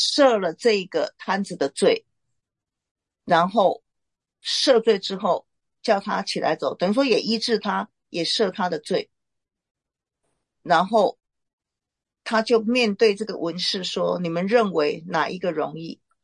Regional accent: Taiwan; 以我们的背景，我们是中国人。我从台湾长大

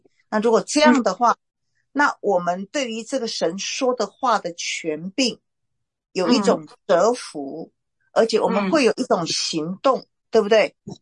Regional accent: Taiwan; 就有点像我们台湾人的那种拜偶像的心态了

